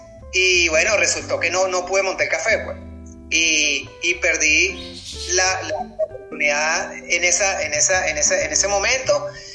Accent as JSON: {"language": "Spanish", "town": "Caracas", "region": "Capital District", "country": "Venezuela", "said": "Bueno, fíjate, yo soy de Caracas."}